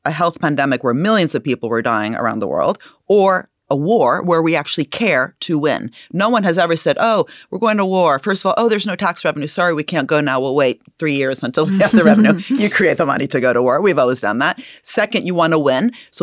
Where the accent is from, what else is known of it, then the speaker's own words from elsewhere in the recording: Princeton, New Jersey, United States; I grew up in Princeton